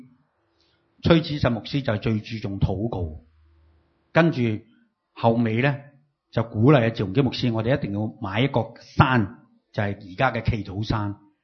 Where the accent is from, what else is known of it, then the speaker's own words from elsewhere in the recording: Hong Kong; 但系当你连你生命里面而家我哋香港人咩，或者中国人最中意咩？中国人最中意食啊